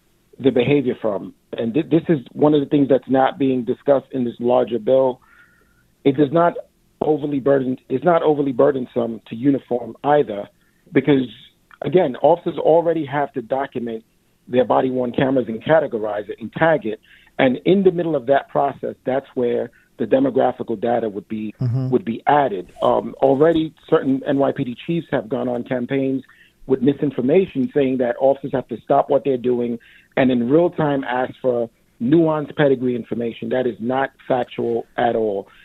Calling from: East Flatbush, New York, United States; I'm calling from East Flatbush. I'm a recently retired NYPD lieutenant

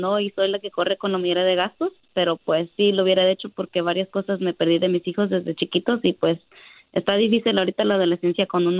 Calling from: Madera, California, United States; De aquí, de Madera.

